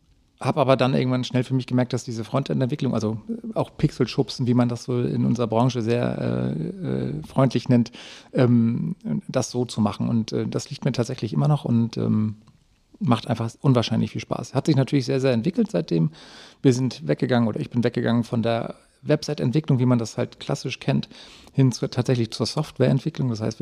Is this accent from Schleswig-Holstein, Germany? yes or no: yes; Flensburg, Schleswig-Holstein, Germany; Bin gebürtiger Flensburger und habe da oben halt auch in einem kleinen Dorf nebenbei Handball gespielt.